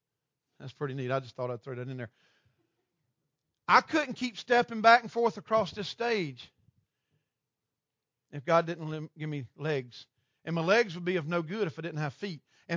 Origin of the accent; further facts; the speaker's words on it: Gilbert, Arizona, United States; I'm from Gilbert, so I can't say every word.